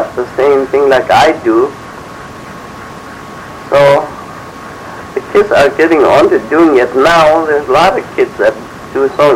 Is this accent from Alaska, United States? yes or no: yes; Fort Yukon, Alaska, United States; Port Yukon.